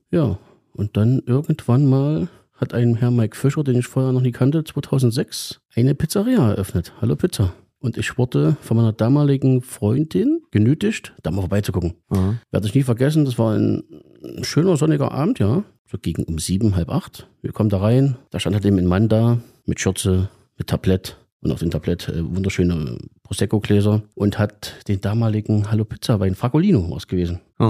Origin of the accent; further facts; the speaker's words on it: Gera, Thuringia, Germany; Ja, also ich bin wirklich Urgerscher, bin in Gera geboren